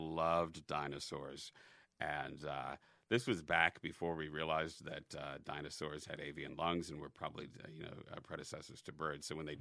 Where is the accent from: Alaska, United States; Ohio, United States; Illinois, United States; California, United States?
Illinois, United States; The North Chicago suburbs. Elgin, Schaumburg, Bartlett, Evanston, kind of bounced around.